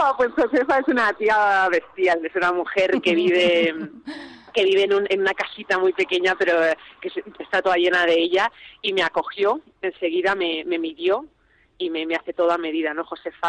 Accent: Ávila, Castile and León, Spain; also born or lived in Salamanca; yo es que soy de Ávila y me gusta mucho la carne y la ternera y todo eso. Y pues eso, también he nacido en Salamanca, que es de Ávila

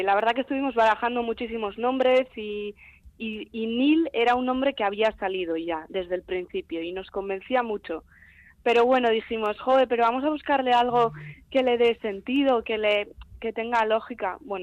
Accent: Aramaio, Basque Country, Spain; yo soy de Aramayo.

